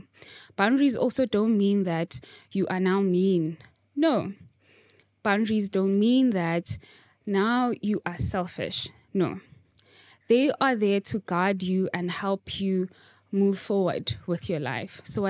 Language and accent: English; Soweto, Gauteng, South Africa; So for me, now I grew up in Soweto, for instance.